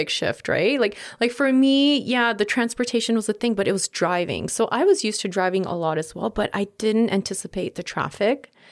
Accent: East Coast, Canada; So, see, I came at least from the East Coast of Canada. So it was still very similar to New York, not as populated, but still very similar, like subway systems, the buses, all that.

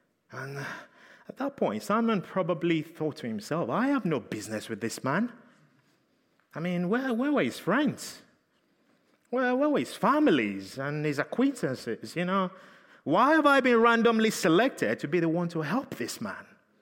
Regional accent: United Kingdom; We're too polite as British people sometimes.

